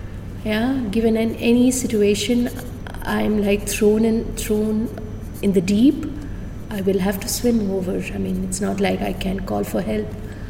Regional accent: Tiruvallamala, Kerala, India; So I grew up all over India, I think thanks to my parents. I come from a small village in Kerala by name Tiruvallamala. That's where my name also has its with the village.

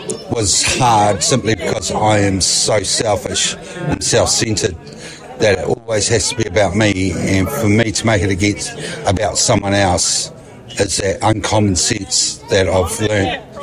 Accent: Christchurch, Canterbury, New Zealand; Yeah. So anyway … alcoholic, and I'm from Christchurch

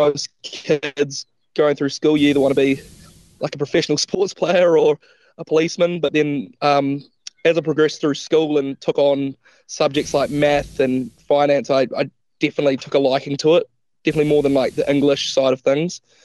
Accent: Tauranga, Bay of Plenty, New Zealand; So, I grew up in Tauranga, more specifically Mount Maunganui. So, I've lived there my whole life. So, it's a pretty special place in my heart. All my family's there, extended family, grandparents. So, you know, born and bred Tauranga.

